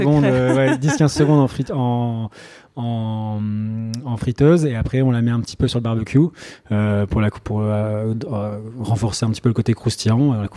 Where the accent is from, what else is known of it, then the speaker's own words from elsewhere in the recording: south of France, France; parce que moi, je viens du sud de la France.